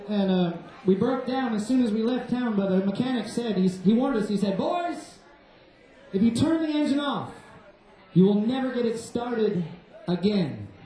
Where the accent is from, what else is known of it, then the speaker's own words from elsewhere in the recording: Nashville, Tennessee, United States; from Nashville here. Glad to be playing in our hometown.